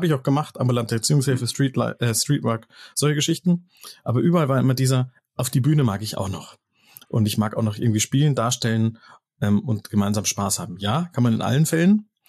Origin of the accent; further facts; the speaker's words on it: Munich, Bavaria, Germany; komme aus München, bin viel in der Welt unterwegs